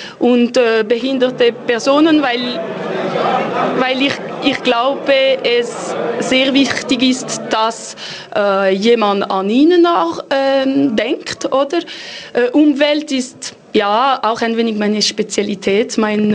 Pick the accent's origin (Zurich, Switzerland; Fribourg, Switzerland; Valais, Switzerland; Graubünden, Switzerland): Fribourg, Switzerland; wir sind echte Freiburger.